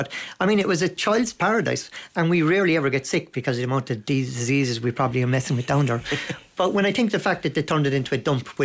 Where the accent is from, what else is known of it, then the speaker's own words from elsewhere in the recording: South Hill, Munster, Ireland; One of the things about growing up in South Hill is, you know, it was a highly socially deprived area. The bar wasn't set high. Most people up there were on the dole or on social welfare or doing odd jobs